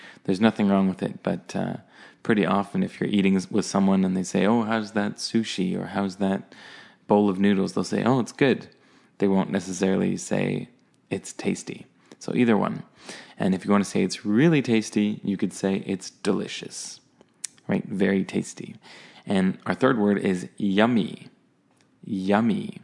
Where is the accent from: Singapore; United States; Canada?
Canada; accent: neutral Canadian; I'd say I have a very neutral Canadian accent